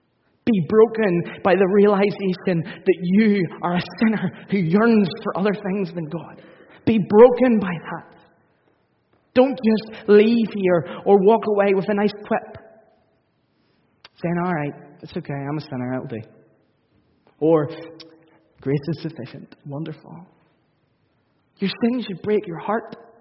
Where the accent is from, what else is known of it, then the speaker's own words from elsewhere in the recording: Northern Ireland, United Kingdom; We're Northern Irish, after all. We beat ourselves up a lot more than many other cultures.